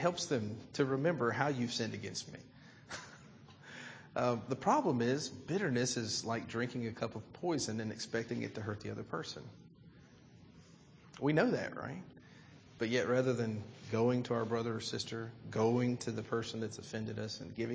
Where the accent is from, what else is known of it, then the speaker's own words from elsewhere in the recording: Alabama, United States; I grew up in South Alabama. That's different than southwestern PA.